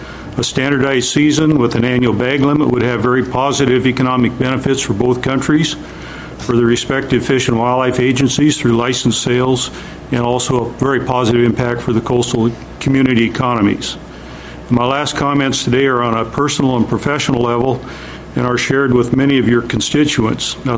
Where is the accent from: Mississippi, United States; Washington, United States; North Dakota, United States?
Washington, United States; Sequim; I'm down here from Squim today.